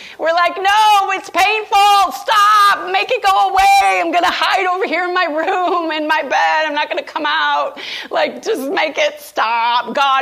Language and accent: English; New York, United States; But I'm a New York girl, not New York City. I'm so not New York City, but I'm from New York State, and it snows a lot there.